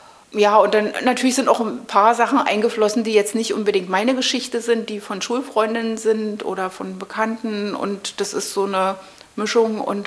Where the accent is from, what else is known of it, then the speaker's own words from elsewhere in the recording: Berlin, Germany; ich bin hier im Prenzlauer Berg aufgewachsen, also ja, ich bin in Mitte geboren, aber sofort am Tag meiner Geburt wieder in den Prenzlauer Berg zurück.